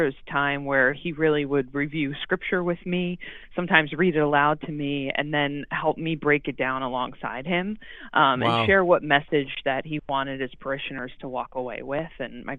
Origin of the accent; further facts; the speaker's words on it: Cedar Grove, New Jersey, United States; I grew up in Cedar Grove, New Jersey, family of five.